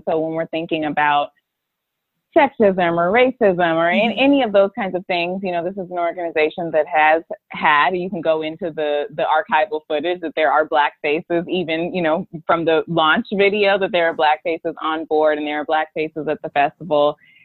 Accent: Baltimore, Maryland, United States; I am from Baltimore, Maryland. Best city in America, greatest city in America.

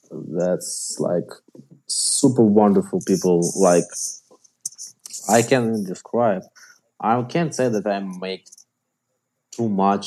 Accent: Ukraine; English is a second language; because I'm from Ukraine.

